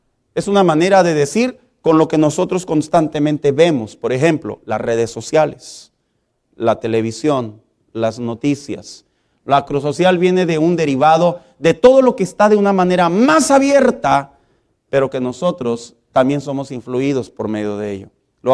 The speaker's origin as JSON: {"language": "Spanish", "region": "Chihuahua", "country": "Mexico", "accent": "norteño", "said": "A los que somos del estado de Chihuahua, ¿cómo nos dicen? Nos dicen norteños. Y nos dicen que nosotros pronunciamos mucho ¿cuál? La leche, la che."}